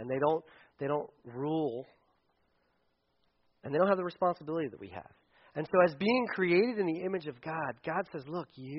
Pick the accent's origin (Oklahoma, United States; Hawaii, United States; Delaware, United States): Delaware, United States; That's why I'm my size, and I'm not bigger because I'm from Delaware, I guess.